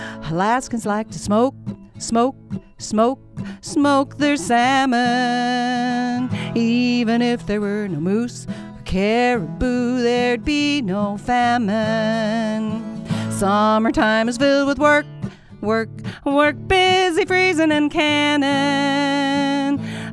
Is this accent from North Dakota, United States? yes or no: no; Big Piney, Wyoming, United States; I grew up in Big Piney, Wyoming